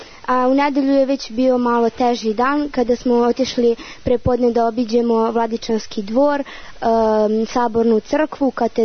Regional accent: Kostolac, Southern and Eastern Serbia, Serbia; dolazim iz Kostolca, imam 13 godina

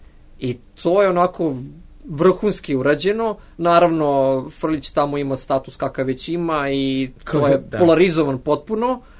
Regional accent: Belgrade, Serbia; ja dolazim iz Beograda

